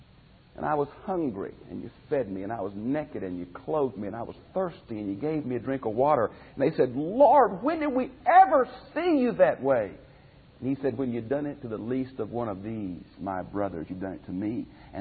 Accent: Houston, Texas, United States; born or raised there

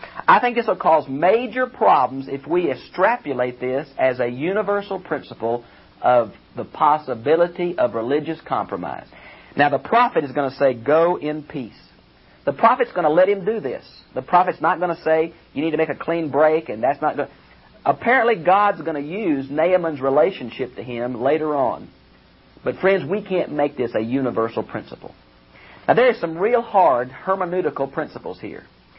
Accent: Houston, Texas, United States; I'm from Houston, Texas.

